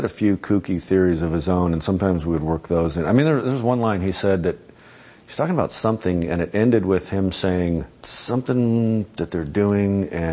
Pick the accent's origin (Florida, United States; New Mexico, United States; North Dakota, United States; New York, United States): New Mexico, United States; Albuquerque; Okay, I grew up in Albuquerque, New Mexico, which definitely influenced a lot of what